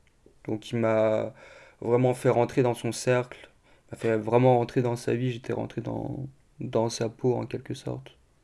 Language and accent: French; France; mais que moi, en tant que français, je peux encore y aller.